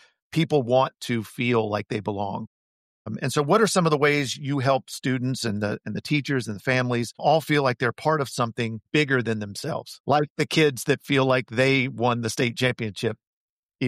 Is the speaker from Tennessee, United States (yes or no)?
yes; Tennessee, United States; I mean, we're from Middle Tennessee. We've luckily come back home, but we've been in a lot of places.